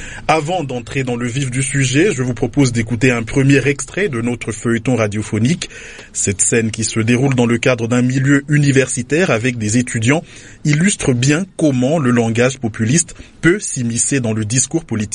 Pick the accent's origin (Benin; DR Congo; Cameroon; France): DR Congo; y compris ici chez nous en République démocratique du Congo.